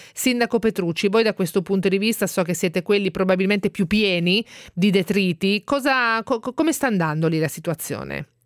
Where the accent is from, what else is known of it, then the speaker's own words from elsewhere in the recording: Marche, Italy; sono marchigiana